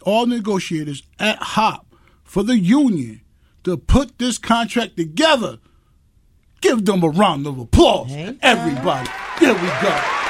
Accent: New Haven, Connecticut, United States; I'm from New Haven, born and raised in New Haven.

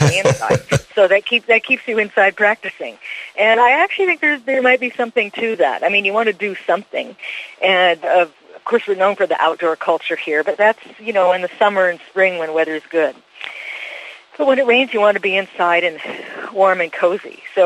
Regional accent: Seattle, Washington, United States; I remember I'd go over to Europe and I'd say that I was from Seattle, Washington, and no one knew where it was.

